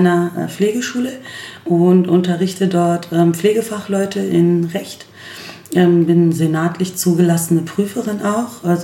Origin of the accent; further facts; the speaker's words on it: Berlin, Germany; born there; ja. Gebürtige Berlinerin und stolze Neuköllnerin übrigens. Ich bin 40.